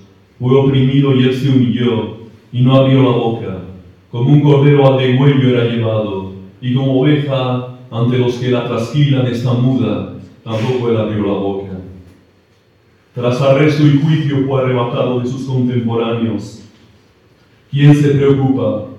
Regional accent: Basque Country, Spain; Porque yo soy vasco, los vascos somos sobrios

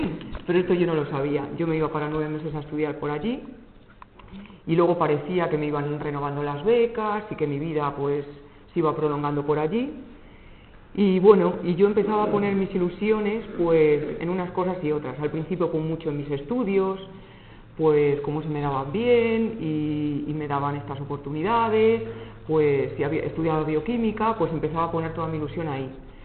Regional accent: Alcorcón, Community of Madrid, Spain; seguramente y que, bueno, yo soy de aquí, de Alcorcón, o allí es donde nací y donde transcurrió mi infancia y mi juventud.

